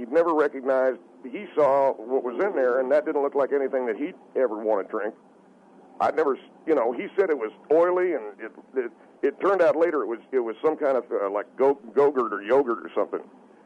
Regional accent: Knoxville, Tennessee, United States; I come from Knoxville, Tennessee.

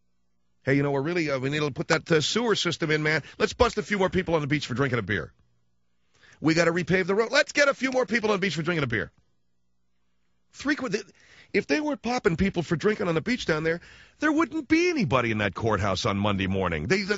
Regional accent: Arcadia, California, United States; this is my hometown, I grew up here, I grew up around it. When everybody says that they grew up in L.A., it generally means they come from somewhere within 100 miles. I'm from like 13 miles outside of Los Angeles, a little town called Arcadia.

